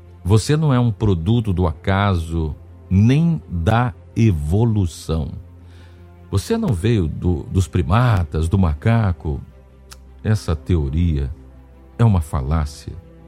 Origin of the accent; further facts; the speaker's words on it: São Luís, Maranhão, Brazil; eu sou muito feliz de ter nascido em São Luís do Maranhão. Sou ludovicense com orgulho.